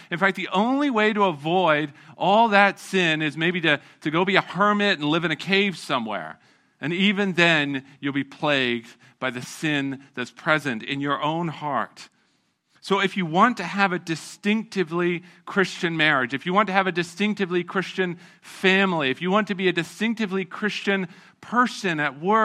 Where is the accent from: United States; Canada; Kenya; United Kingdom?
United Kingdom; England; I was born and raised in England, British parents